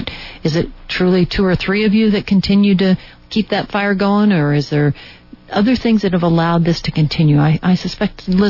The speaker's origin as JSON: {"language": "English", "region": "Midwest", "country": "United States", "said": "I'm from the Midwest, so I can say that, too."}